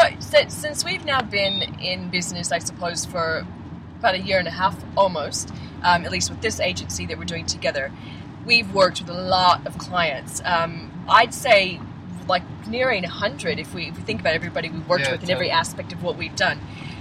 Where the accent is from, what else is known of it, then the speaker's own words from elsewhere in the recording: Sydney, New South Wales, Australia; And I'm here from Sydney because we're going to be doing a four-day business meeting.